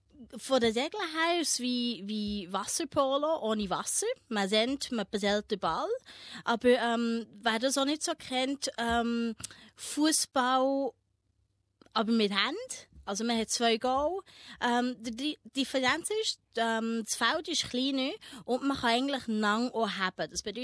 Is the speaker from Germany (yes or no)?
no; Goldiwil, Bern, Switzerland; Ich komme nicht direkt aus Thun selber, ich bin klein außerhalb von Goldiwil.